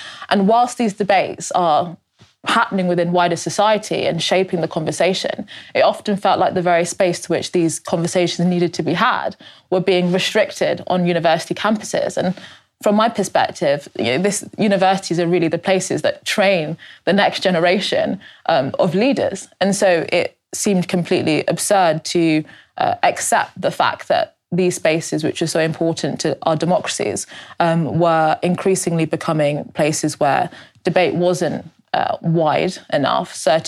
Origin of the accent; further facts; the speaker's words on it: London, United Kingdom; born there; I was born in London to British Nigerian parents. Both of my parents actually went to school here, but they're first generation.